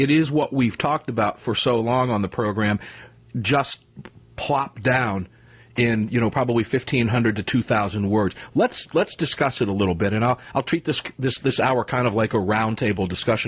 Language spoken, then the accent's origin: English; Florida, United States; down in my neck of the woods, my hometown area down there, just outside, a little bit south of Tampa on that beautiful west coast of Florida.